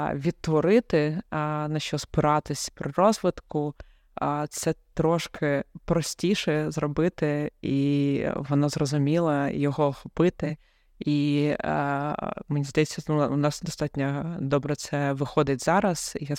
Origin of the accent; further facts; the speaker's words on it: Kharkiv, Kharkiv Oblast, Ukraine; От я сама з Харкова, і я зараз не думаю, що зараз мій вихід в Харкові щось пропонувати.